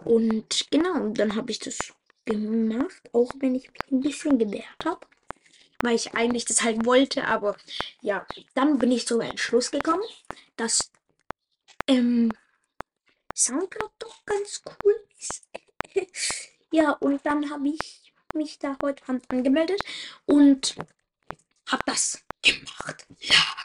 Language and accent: German; Germany; Ich komme aus Germany und habe derzeit einen Follower.